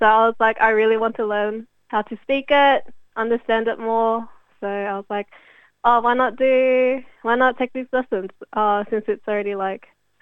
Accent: Australia; Yes, I was. I was born here in Australia and I grew up here.

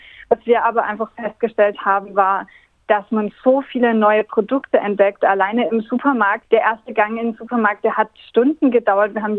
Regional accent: France; Ich bin ja in Frankreich aufgewachsen

